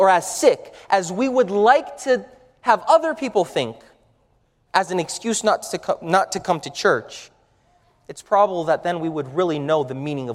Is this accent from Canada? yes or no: no; Brazil; also born or lived in Germany; I'm from Brazil, all right? So we like soccer.